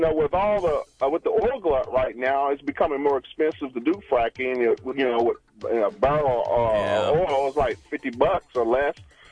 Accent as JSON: {"language": "English", "town": "Oklahoma City", "region": "Oklahoma", "country": "United States", "tie": "born or raised there", "said": "Well, you know, I'm from Oklahoma City, and was born and raised there."}